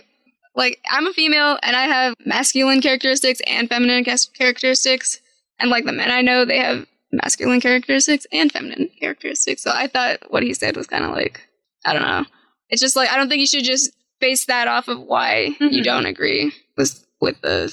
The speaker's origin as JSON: {"language": "English", "town": "Bakersfield", "region": "California", "country": "United States", "said": "The church I went to, I'm from Bakersfield."}